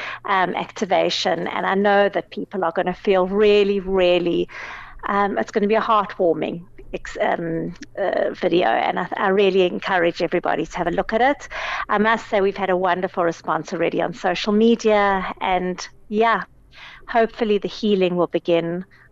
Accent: South Africa; We have a right as South African citizens.

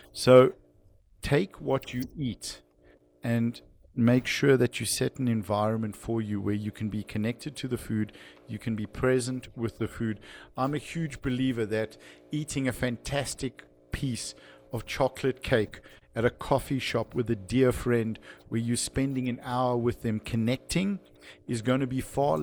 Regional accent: Cape Town, Western Cape, South Africa; growing up in Cape Town, getting grape season started

